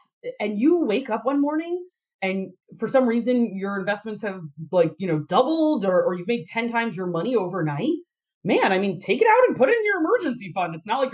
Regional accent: Northeast, United States; obviously we grew up in the Northeast

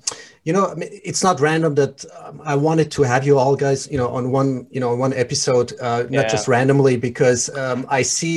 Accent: Iran; I come from Iran

